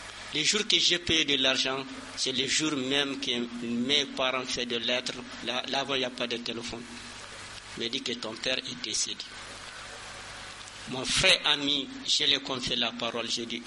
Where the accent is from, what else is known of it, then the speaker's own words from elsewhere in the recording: Gao, Mali; Moi, je suis de Gao.